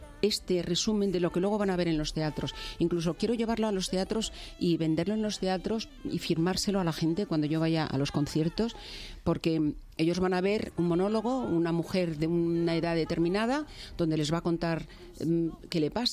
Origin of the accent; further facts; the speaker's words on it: Seville, Andalusia, Spain; accent: Andalusian; also born or lived in Madrid; Yo nací en Madrid, en Chamberí, pero a los 6 meses me llevaron a Sevilla. Entonces yo no era consciente y de pronto yo empiezo a hablar en andalú